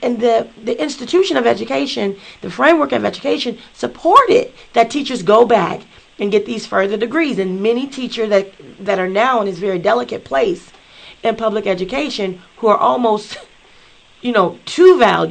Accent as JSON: {"language": "English", "region": "Illinois", "country": "United States", "tie": "born or raised there", "said": "Yes, I grew up in Cabrini."}